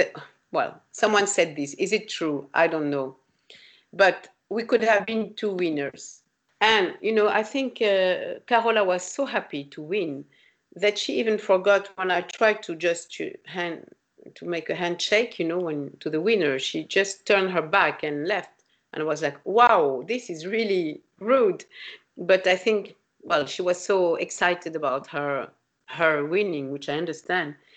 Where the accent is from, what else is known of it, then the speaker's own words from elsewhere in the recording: France; English is a second language; I mix all this melody, technical from Africa, Arabic, Indian, English music, because I grew up in France, you know.